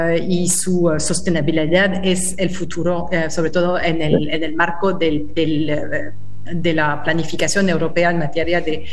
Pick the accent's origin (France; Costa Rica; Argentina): France; Spanish is a second language; yo soy francesa